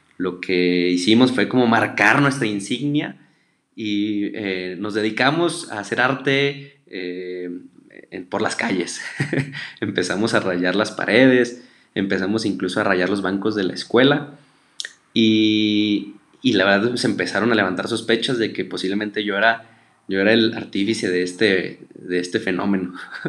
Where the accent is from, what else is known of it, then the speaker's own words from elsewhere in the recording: Saltillo, Coahuila, Mexico; nosotros somos de Saltillo, Coahuila